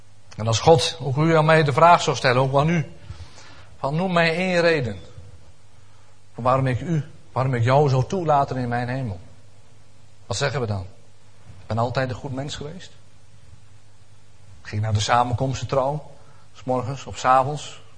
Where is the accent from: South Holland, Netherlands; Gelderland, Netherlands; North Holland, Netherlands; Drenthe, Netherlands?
Gelderland, Netherlands; Elburg; Ik kom maar uit Elburg, dus hout, hooi en strooi.